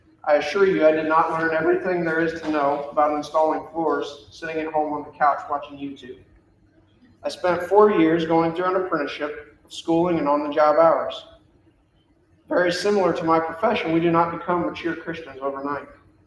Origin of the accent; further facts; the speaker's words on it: Potosi, Missouri, United States; now in Farmington, United States; I was raised around the Potosi area my whole entire life until I married my wife in 2013 and moved here to Farmington, to her hometown, to join this church.